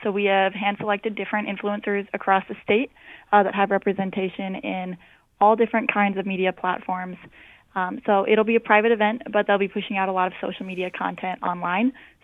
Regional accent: Plevna, Montana, United States; now in North Dakota, United States; I grew up on a cow-calf operation in southeastern Montana, and then I went to school at South Dakota State to get a degree in ag communications, and a few months later, I wound up here in North Dakota.

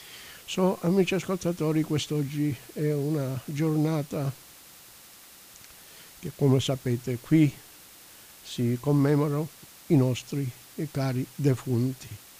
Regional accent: Marano Marchesato, Calabria, Italy; in questo momento che ho iniziato il programma in Italia, proprio al mio paesino, Marano Marchesato, ci ha lasciato un altro mio carissimo cugino

